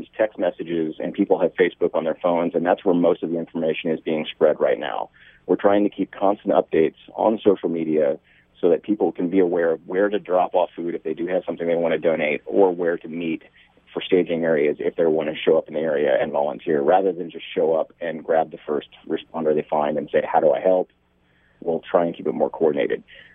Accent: Oklahoma, United States; also born or lived in Seattle; I grew up in Oklahoma and followed a girl to Seattle. Then I was up there from 98 to 2007.

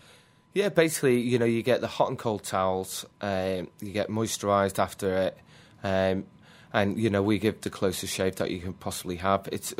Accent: England, United Kingdom; moved away as an adult; now in Australia; Basically, when I was growing up in England, I wanted to move to Australia.

